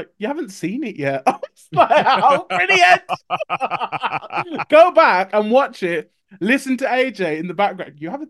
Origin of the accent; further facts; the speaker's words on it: Wolverhampton, West Midlands, United Kingdom; I mean, I'm from Wolverhampton. I do like to support the boys.